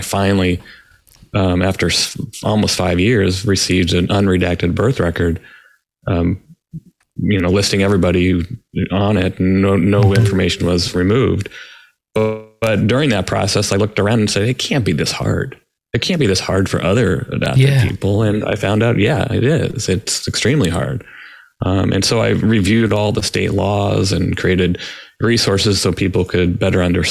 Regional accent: District of Columbia, United States; born there; I'm also adopted person. I was born and adopted in the District of Columbia when I was about 7 days old.

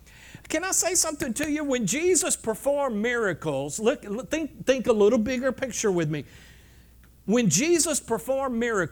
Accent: Georgia, United States; Now, I can't say that because I came from Georgia.

